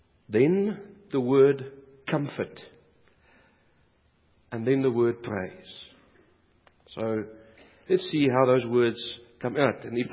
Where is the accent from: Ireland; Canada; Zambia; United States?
Zambia; born there; I was born in Zambia in 1968